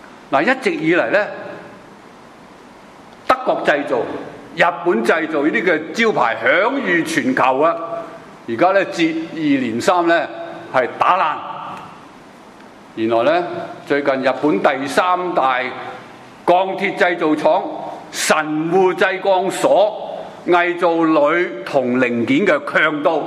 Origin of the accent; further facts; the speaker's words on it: Hong Kong; 用翻我哋香港人讲说话咪更好